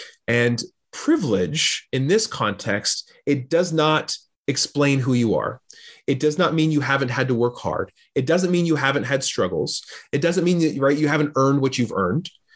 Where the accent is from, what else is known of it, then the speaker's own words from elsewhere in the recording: United States; I'm an American person. There's definite privilege by being an American.